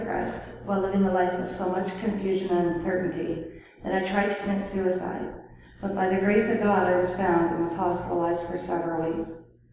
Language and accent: English; Kitchener, Ontario, Canada; also born or lived in Peterborough; I was born in Peterborough, Ontario, but was raised in a non-Christian home in Kitchener.